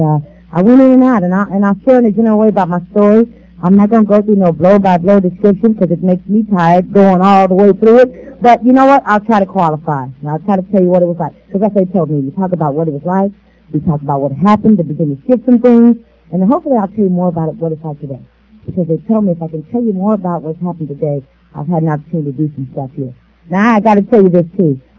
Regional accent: San Pedro, California, United States; born there; I was born in Los Angeles, California. Actually, I was born in San Pedro. My parents were out fishing. My mother went into labor.

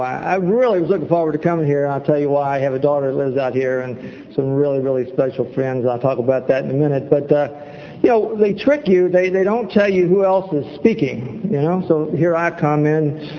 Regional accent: Kentucky, United States; keep in mind I'm an Irish Catholic from Kentucky.

